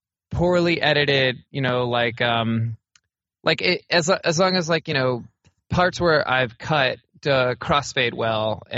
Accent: Texas, United States; Well, I was raised in Texas, deep in the heart, the left ventricle.

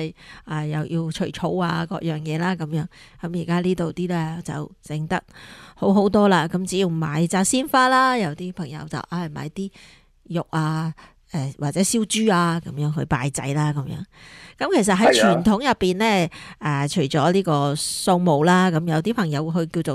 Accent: Guangdong, China; 我哋因为我广东人咧

